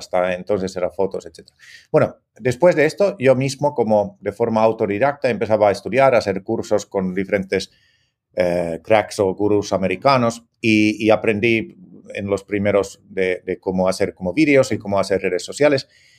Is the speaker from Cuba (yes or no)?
no; Finland; born there; Spanish is a second language; moved away; also born or lived in Mexico / Italy; luego viví como 5 meses en Miami y anteriormente de esto también he vivido en México e Italia y luego he estudiado en Finlandia, que es mi país natal, entonces sí, pero aquí 20 años.